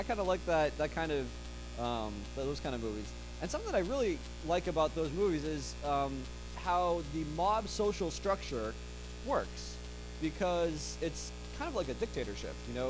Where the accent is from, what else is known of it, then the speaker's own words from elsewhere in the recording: Warwick, New York, United States; My family and I hail from Warwick, New York, which is down the freeway and down 84 and down 17 and over the mountain and through the hills and seeing cows here and there. To Grandma's house we go. That is where we're from.